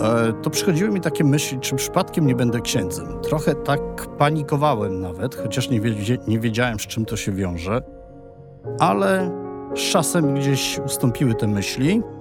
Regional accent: Mińsk Mazowiecki, Masovian Voivodeship, Poland; Pochodzę z Mińska Mazowieckiego. Tam dorastałem, tam mieszka mój tata, trójka rodzeństwa.

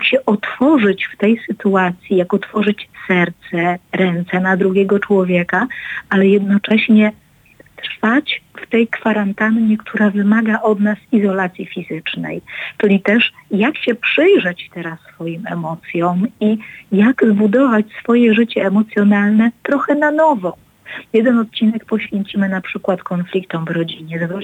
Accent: Prudnik, Opole Voivodeship, Poland; Ja pochodzę z Prudnika

